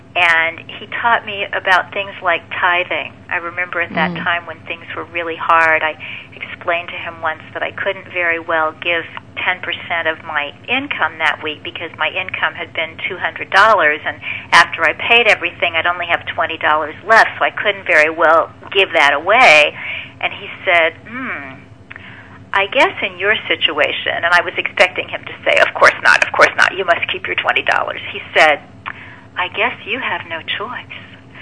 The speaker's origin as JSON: {"language": "English", "town": "Kansas City", "country": "United States", "tie": "born or raised there", "said": "In the 1980s, I was living back in my hometown of Kansas City"}